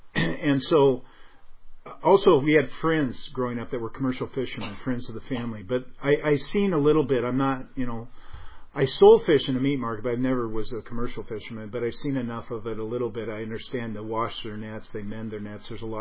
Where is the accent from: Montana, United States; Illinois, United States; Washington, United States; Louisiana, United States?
Washington, United States; Seattle; Now, I grew up in the Pacific Northwest in Seattle. There's a place in Seattle called Ballard.